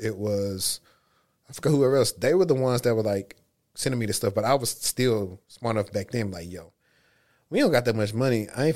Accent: Shreveport, Louisiana, United States; Yeah, I'm from Shreveport, so the only ones I really knew about were Grambling and Southern.

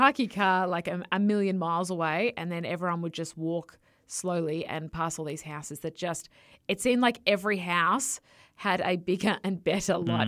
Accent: Melbourne, Victoria, Australia; I grew up in Melbourne

